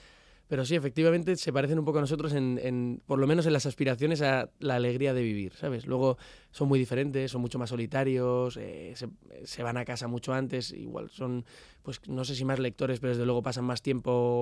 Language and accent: Spanish; Spain; also born or lived in Netherlands; he vuelto a mi tierra, pero ha sido como volver a irme, en realidad. Ya estaba, llevaba 3 años en Holanda